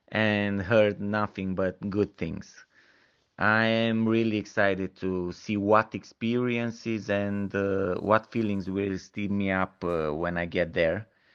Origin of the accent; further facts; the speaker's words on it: Romania; English is a second language; I'm from Romania.